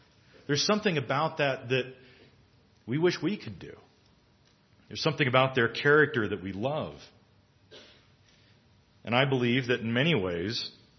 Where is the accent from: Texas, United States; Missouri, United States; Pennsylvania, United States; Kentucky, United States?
Texas, United States; I grew up in Texas, and I have a very healthy respect for snakes.